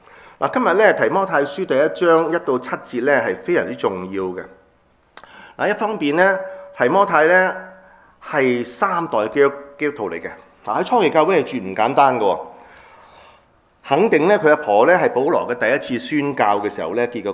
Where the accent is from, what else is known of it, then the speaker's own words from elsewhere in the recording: China; 但我哋中國人咧